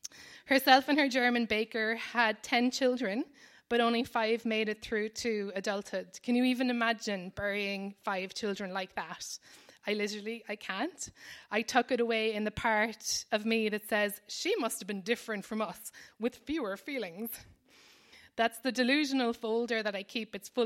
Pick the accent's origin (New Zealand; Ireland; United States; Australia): Ireland; Cobh, Munster; I grew up knowing all about the people that left my hometown, but nothing about what happened next. So over 2 million people actually left from my hometown of Cove over like the worst years of the Irish, you know, of Irish history.